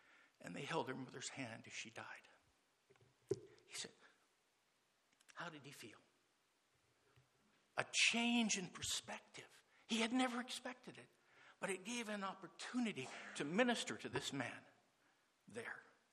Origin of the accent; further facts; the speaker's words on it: United States; And as I'm from the United States originally, when I look at the United States and Canada and stuff, I see biblical illiteracy like I have never seen in my life.